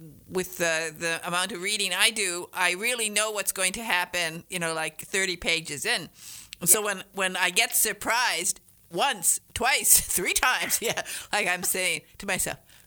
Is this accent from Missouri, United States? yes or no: no; Detroit, Michigan, United States; I grew up in Detroit, so we were always going across to Canada